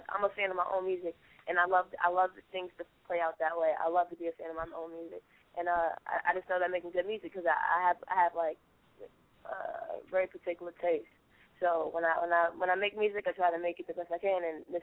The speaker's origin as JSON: {"language": "English", "town": "Harlem", "region": "New York", "country": "United States", "said": "Yo, homie, we're from Harlem. I don't know. It's a Harlem thing."}